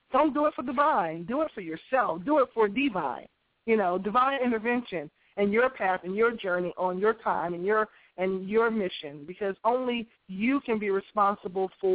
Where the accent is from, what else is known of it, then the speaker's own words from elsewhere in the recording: Boston, Massachusetts, United States; our hearts, because we're from Boston and we drive cars and we have hearts.